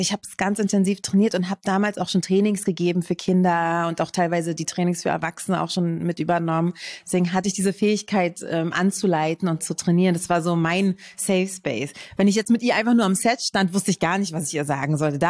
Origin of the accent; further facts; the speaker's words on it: Berlin, Germany; Ich komme aus Berlin und arbeite als Stuntfrau und Schauspielerin.